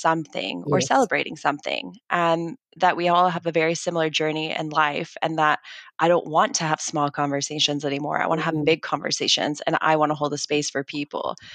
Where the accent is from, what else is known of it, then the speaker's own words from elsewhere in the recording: United States; now in South Africa; This is like the first thing I so embraced and adopted about the South African culture because I'm American, is just that need to have a braai.